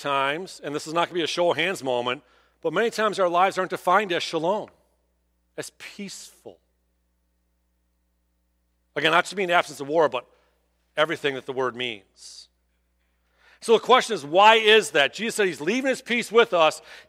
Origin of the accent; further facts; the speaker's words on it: Clinton Township, Michigan, United States; Now, I grew up here. I grew up in Clinton Township. I've gone to Lakeside Mall my entire life